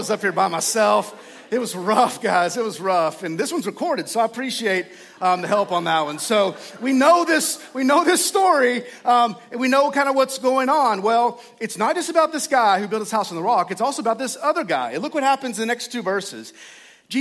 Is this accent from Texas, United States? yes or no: yes; Texas, United States; this is kind of cool because I'm from Texas and I'm weird.